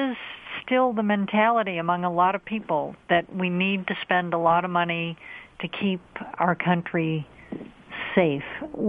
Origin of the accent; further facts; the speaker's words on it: New England, United States; You know, I'm from New England.